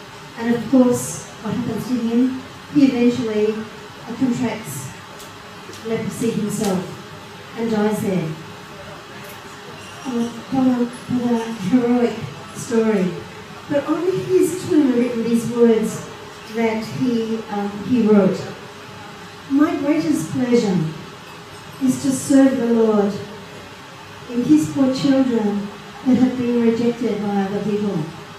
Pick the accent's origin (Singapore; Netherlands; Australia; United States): Australia; encapsulates many of the values and virtues that we hold dear as an Australian community.